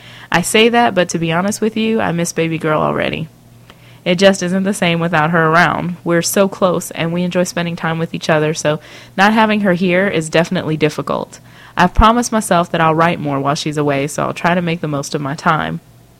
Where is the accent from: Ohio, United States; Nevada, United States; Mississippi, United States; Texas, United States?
Nevada, United States; Las Vegas; I had been enjoying my hometown of Las Vegas for a week at the beginning of June, enjoying my family